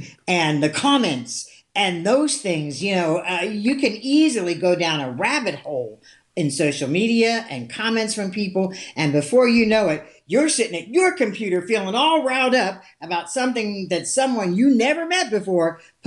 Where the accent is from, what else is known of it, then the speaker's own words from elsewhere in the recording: Pittsburgh, Pennsylvania, United States; Let me be clear. I'm from Pittsburgh, so before you continue that conversation, you may want to be careful.